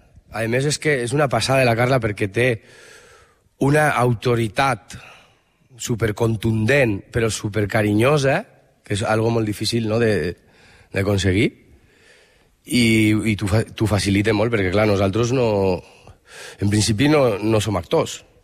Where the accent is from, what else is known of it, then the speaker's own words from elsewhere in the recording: Fraga, Aragon, Spain; now in Tàrrega, Spain; Jo sóc de Fraga.